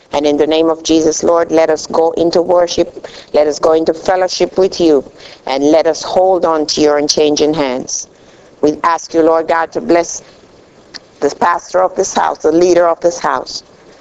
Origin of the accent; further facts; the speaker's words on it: Jamaica; I'm from Jamaica.